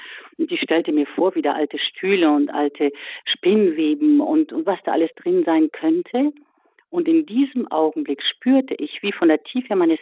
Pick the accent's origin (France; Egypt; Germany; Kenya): Germany; Starnberg, Bavaria; born there; zurückgezogen an dem Ort, wo ich geboren bin, und nämlich nach München. Das heißt, ich bin in Starnberg geboren